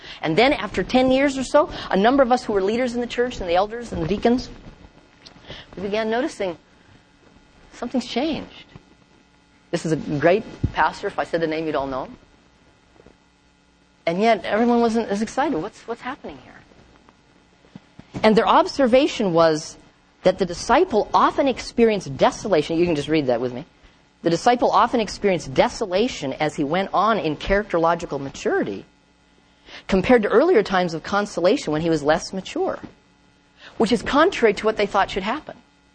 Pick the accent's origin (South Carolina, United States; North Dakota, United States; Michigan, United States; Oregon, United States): North Dakota, United States; I was raised in North Dakota in a farming community